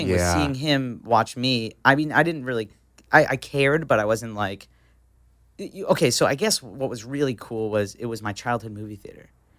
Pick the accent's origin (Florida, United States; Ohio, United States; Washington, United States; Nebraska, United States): Florida, United States; also born or lived in New York; You know, I grew up in South Florida. I lived in New York for a little bit. And it wasn't until I moved out here to the great state of California